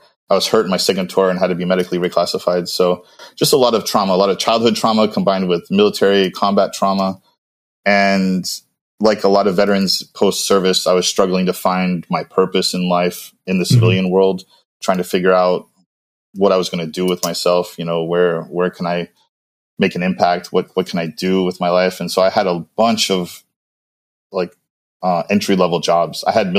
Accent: New Orleans, Louisiana, United States; born there; also born or lived in Greece; I'm second generation born here in America. I was born in New Orleans and moved around a lot. I moved, my mom met a Greek guy, so my stepdad is Greek, and we moved to Greece for a little bit

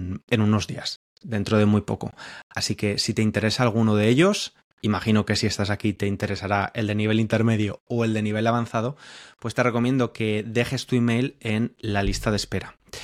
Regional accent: Valencia, Valencian Community, Spain; now in London, United Kingdom; soy de Valencia, ¿no? Y me dicen, y hay personas como estudiantes de español o personas que viven aquí en Londres con las que hablo

